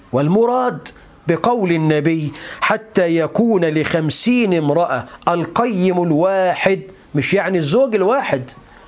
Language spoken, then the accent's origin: Arabic; Egypt; احنا عندنا في مصر حوالي 17 مليون بنت عانس يعني بلا زواج